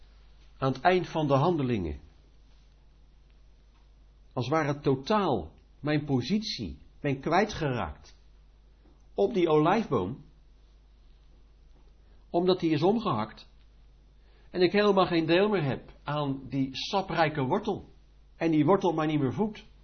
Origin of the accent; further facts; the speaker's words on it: Netherlands; ik ben naar het vlees, ben ik een Hollander